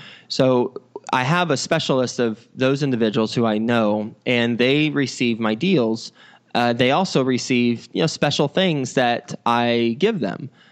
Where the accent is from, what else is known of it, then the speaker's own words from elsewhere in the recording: Texas, United States; also born or lived in Flint; I was born in Flint, Michigan, so I know Michigan decently well, even though I grew up in Texas for the most part.